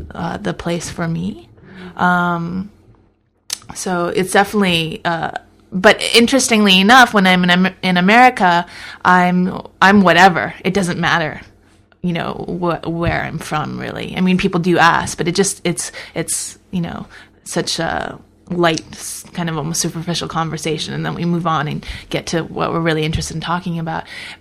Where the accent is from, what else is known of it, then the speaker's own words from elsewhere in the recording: United States; now in Japan; I mean, I am American, but there's some distance there that I didn't have the typical American experience.